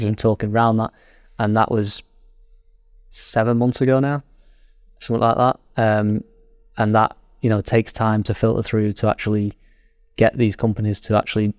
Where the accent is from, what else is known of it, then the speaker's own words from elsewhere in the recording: United Kingdom; I'm British. I do things my way, Dave.